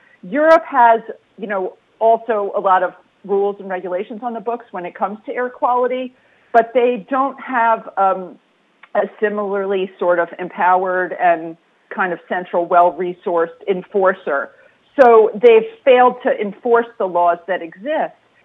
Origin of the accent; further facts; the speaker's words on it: United States; now in London, United Kingdom; being in this position of being an American in London kind of put me in a place to become aware of it